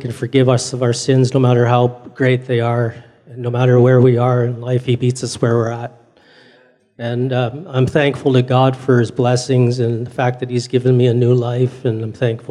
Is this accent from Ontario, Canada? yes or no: yes; Burlington, Ontario, Canada; I grew up in Burlington, Ontario, just outside of Toronto. I grew up in a really fast-paced environment. My family was pretty wealthy when I was growing up